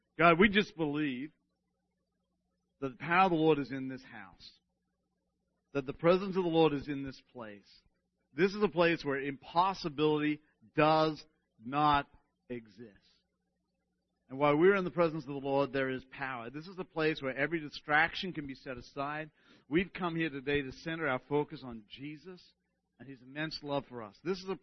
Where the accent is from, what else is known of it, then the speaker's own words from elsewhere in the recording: Sydney, New South Wales, Australia; now in United States; if you can't pick up my accents from Australia, so I'm from Sydney originally, where wallabies, kangaroos, all that kind of stuff thrive and live.